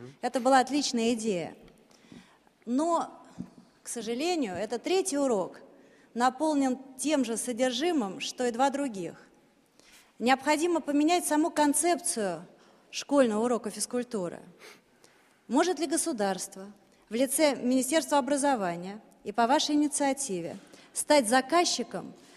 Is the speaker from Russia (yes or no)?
yes; Saint Petersburg, Russia; now in Moscow, Russia; я из Санкт-Петербурга, но так же, как и вы, живу в Москве.